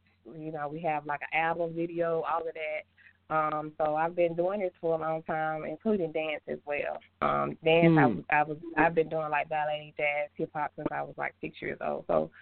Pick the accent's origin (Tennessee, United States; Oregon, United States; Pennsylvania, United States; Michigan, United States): Tennessee, United States; Memphis; moved away as an adult; also born or lived in Georgia; now in Atlanta, United States; I'm actually born in it, Georgia, raised in Memphis, Tennessee. I moved from Memphis, Tennessee, like back when I was like 21, to pursue music in Atlanta.